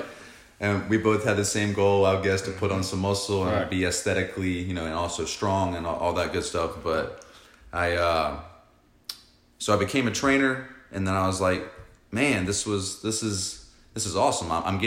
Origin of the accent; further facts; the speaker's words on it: Savannah, Georgia, United States; Born and raised in Savannah, Georgia.